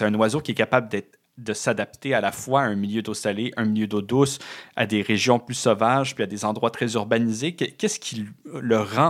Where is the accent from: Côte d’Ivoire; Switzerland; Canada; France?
Canada; Montreal, Quebec; Bon, moi, je suis Montréalais